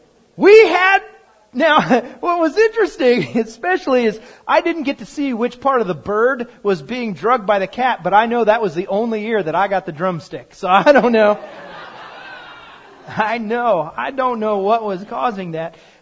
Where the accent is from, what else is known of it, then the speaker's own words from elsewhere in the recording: East Coast, United States; And we're from the East Coast, and so we eat dinner very late.